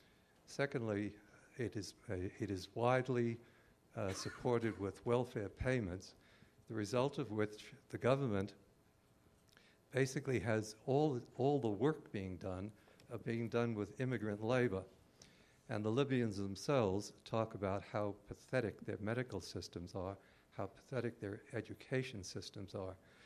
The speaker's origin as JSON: {"language": "English", "country": "Australia", "said": "I'm from Australia."}